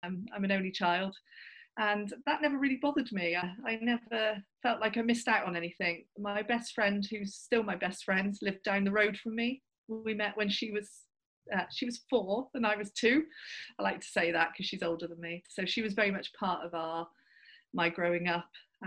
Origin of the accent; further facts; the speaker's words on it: South West England, United Kingdom; So we're from Somerset originally